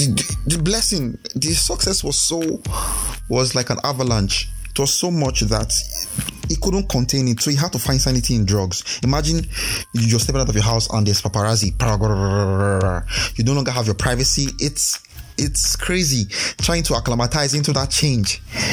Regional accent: Edo, Nigeria; Yes, I'm from Edo State.

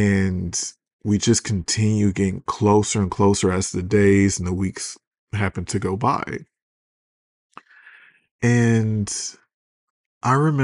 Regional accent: Detroit, Michigan, United States; Like, I'm from Detroit, you know?

